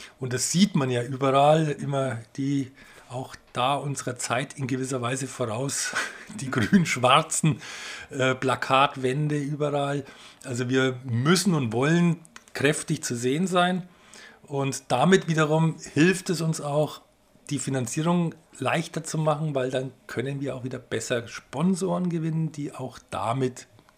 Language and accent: German; Nuremberg, Bavaria, Germany; now in Munich, Germany; Ich selbst bin aus Nürnberg, war 16 Jahre lang Geschäftsführer des damals noch sehr ehrenwerten, starken Stadtmagazins Plärrer. Hatte mich dann 1998 nach München dann